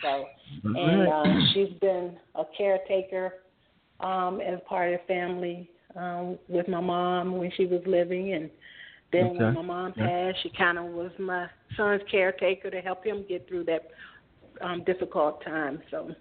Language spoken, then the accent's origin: English; Richmond, Virginia, United States; And I'm from Richmond, Virginia, and she's here.